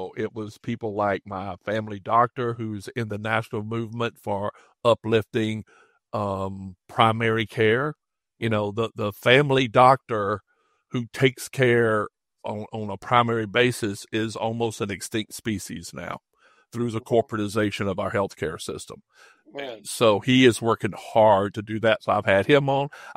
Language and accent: English; Prosperity, South Carolina, United States; Yes. I grew up on a farm in outside of a little town called Prosperity, South Carolina. And I grew up with a very strong sense of place.